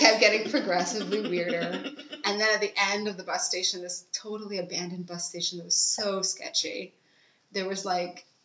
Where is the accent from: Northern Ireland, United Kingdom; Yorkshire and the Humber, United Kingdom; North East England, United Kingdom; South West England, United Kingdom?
South West England, United Kingdom; Cheltenham; born there; I was born in Cheltenham.